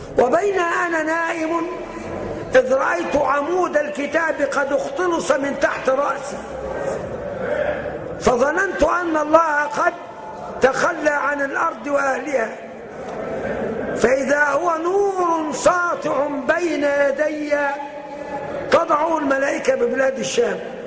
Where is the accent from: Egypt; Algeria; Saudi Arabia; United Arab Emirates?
Egypt; Upper Egypt